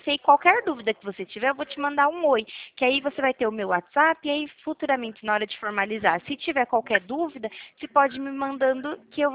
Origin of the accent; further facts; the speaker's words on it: Araras, São Paulo, Brazil; Só que não tem o banco físico aqui, em Araras, mas eu sou